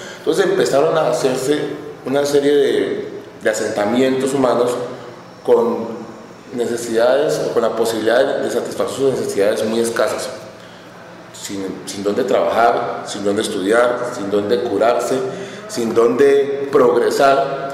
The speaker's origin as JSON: {"language": "Spanish", "country": "Colombia", "said": "Si todos somos colombianos. Claro, todos somos colombianos."}